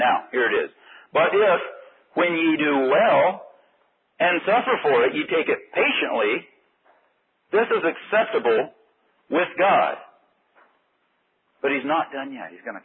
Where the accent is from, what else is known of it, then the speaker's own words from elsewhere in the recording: Modesto, California, United States; As I grew up in West Modesto